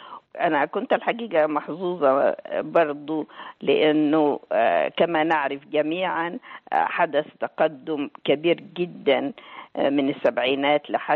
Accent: Alexandria, Alexandria Governorate, Egypt; سودانية حلفوية، نشأت بالإسكندرية من أسرة نوبية سودانية تقليدية مكونة من 7 أبناء وبنات، وأنا كنت الصغرى في الإناث

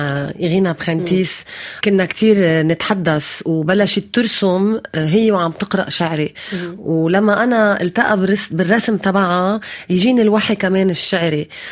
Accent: Lebanon; وأنا لبنانية، وهيدا هو العالم

